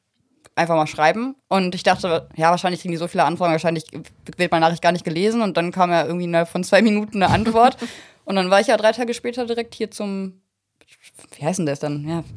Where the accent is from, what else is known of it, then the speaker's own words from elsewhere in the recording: North Rhine-Westphalia, Germany; now in Kenzingen, Germany; ich komme eigentlich aus der Nähe von Köln, also NRW, und bin im November nach Kenzing gezogen, also Ecke Freiburg.